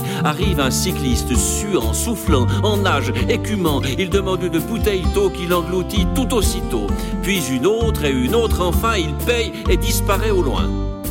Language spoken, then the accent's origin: French; Vaud, Switzerland; Moi, par exemple, je suis vaudois.